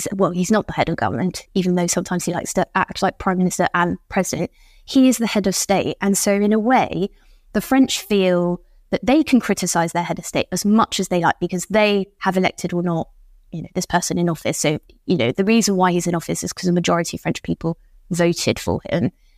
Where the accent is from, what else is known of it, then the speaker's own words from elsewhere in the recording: United Kingdom; now in Paris, France; Well, you know, I'm still British, even though I've been in Paris for a while.